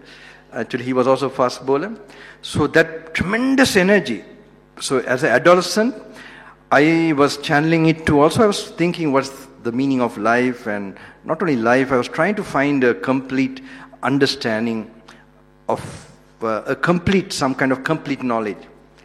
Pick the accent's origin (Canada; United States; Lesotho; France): Lesotho; I was brought up in Southern Africa, Lesotho, in the international schools there.